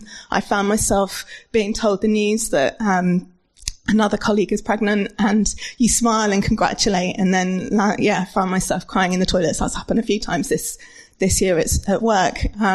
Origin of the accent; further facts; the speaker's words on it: South West England, United Kingdom; I'm almost 35. I grew up in Cornwall and I studied at Falmouth and then I left never to return.